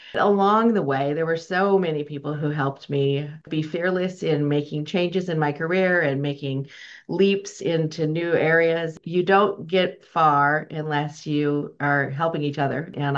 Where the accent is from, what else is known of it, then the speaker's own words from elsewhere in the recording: Phoenix, Arizona, United States; also born or lived in Flagstaff; I was actually born in Flagstaff and lived there for my first 5 years. We moved around a bunch when my parents were in dental school. And then we ended up back in Phoenix through high school.